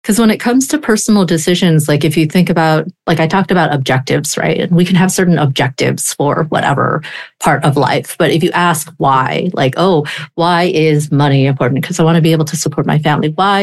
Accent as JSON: {"language": "English", "region": "California", "country": "United States", "tie": "born or raised there", "said": "I grew up in the Bay Area. My husband grew up in the Bay Area. Our parents are here."}